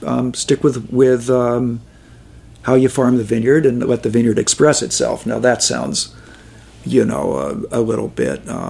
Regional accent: Sonoma, California, United States; We're from Sonoma, you know, a little more laid back.

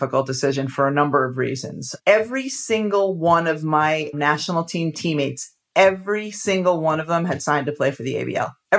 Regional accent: Massachusetts, United States; I grew up in Massachusetts. When I was a kid, I was a huge Celtics fan.

